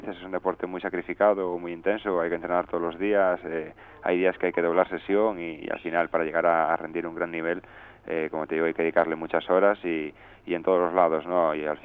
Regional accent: Tui, Galicia, Spain; Pues de la provincia de Pontevedra, soy del pueblo de Tui.

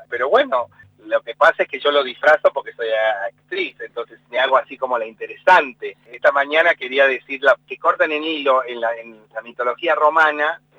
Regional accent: Córdoba, Argentina; creo que los cordobeses tenemos una manera de contar las cosas que es graciosa y yo no tengo tonada

